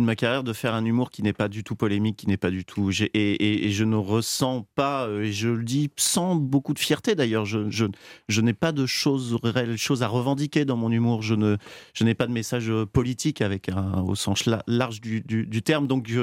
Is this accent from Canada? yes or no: no; France; je suis français